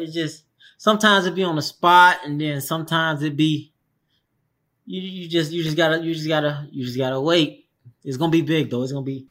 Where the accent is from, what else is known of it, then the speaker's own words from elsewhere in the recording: Cincinnati, Ohio, United States; I've always been a Cincinnati fan because my dad, he always been a Cincinnati fan.